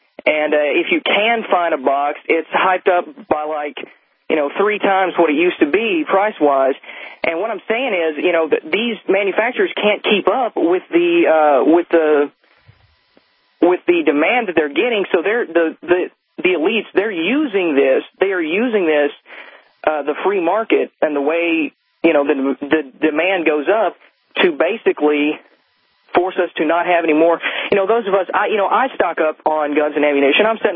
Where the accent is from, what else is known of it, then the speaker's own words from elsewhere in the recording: United States; They've taken guns in other nations in history, throughout history, but we are the American people. We're exceptional.